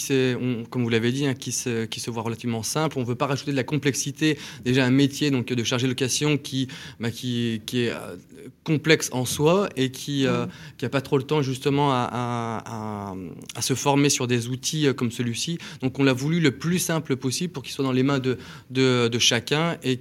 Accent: Toulouse, Occitanie, France; puisqu'on est Toulousain, on aurait dû le dire aussi

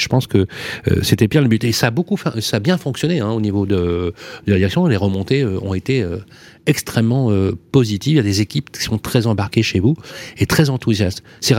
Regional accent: Vénissieux, Auvergne-Rhône-Alpes, France; born there; Moi, j'ai vécu dans ces grandes résidences. Je suis né au Minguette, moi.

